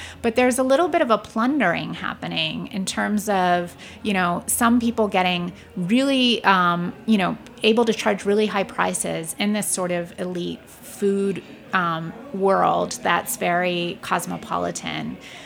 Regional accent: California, United States; moved away as an adult; now in New York City, United States; When I moved here from California to go to college many years ago, you couldn't get tortillas to save your life in New York City.

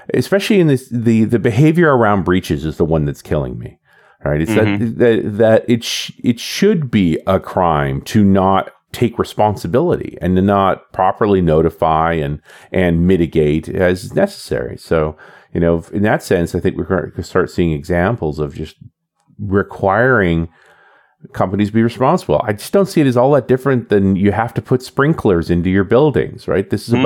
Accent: Canada; I'm a Canadian

